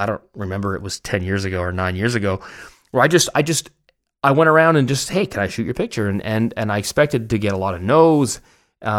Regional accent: Canada; Because I'm the Canadian guy

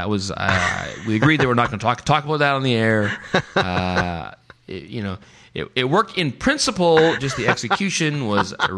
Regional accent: Canada; because we're Canadian, we don't have states, we have provinces

